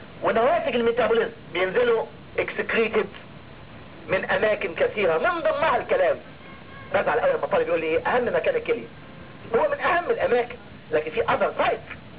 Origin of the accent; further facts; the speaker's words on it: Egypt; عندنا في مصر يعني فيتامين بتوصلها لكل واحد وغالي